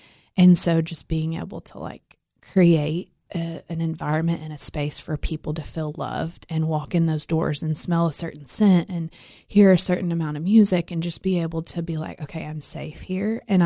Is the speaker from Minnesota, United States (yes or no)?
no; Allgood, Alabama, United States; I grew up in Allgood.